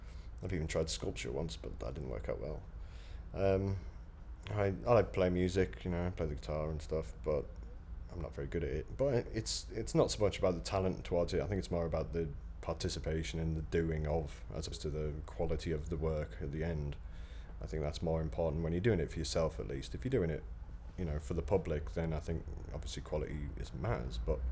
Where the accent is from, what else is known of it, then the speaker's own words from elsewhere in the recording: Middlesbrough, North East England, United Kingdom; I'm from the north. I'm originally from Middlesbrough